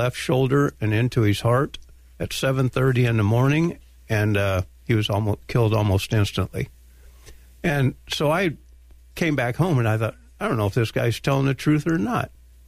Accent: Toulon, Illinois, United States; And I signed in, I was from Toulon, Illinois.

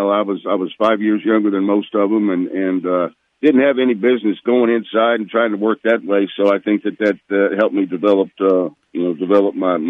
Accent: Lawrenceville, United States; I think the population sign outside of Lawrenceville coming in was about 6,100. But still a small area.

